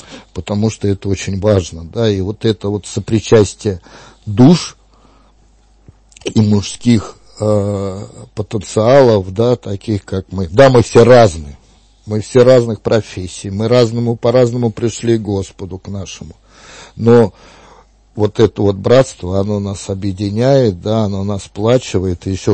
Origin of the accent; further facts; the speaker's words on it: Moscow, Russia; Москва, ну, я москвич, да